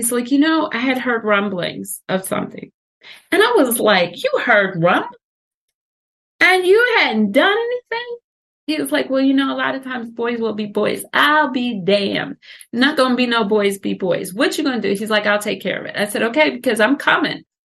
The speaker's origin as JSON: {"language": "English", "town": "Washington", "region": "District of Columbia", "country": "United States", "tie": "born or raised there", "said": "So I was very fortunate because I grew up in Washington, D.C."}